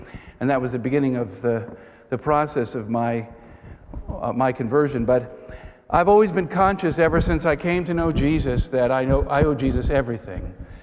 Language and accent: English; New York City, New York, United States; I grew up in New York City and was born and raised in New York